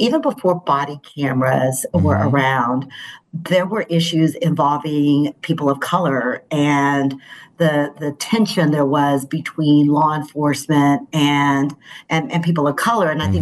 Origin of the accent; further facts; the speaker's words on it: Odessa, Texas, United States; I grew up in Odessa, you know, Friday Night Football, Mojo, all of that.